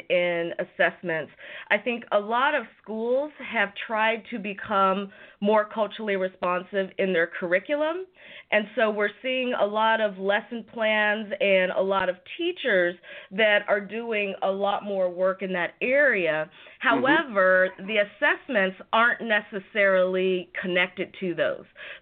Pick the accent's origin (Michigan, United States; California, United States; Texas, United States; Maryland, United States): California, United States; also born or lived in Washington State; I'm from California, but I lived in Washington State for 19 years.